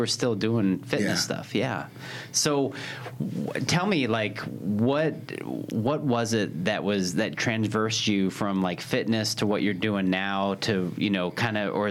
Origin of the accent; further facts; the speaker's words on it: Roswell, Georgia, United States; I know I grew up in Georgia as a kid.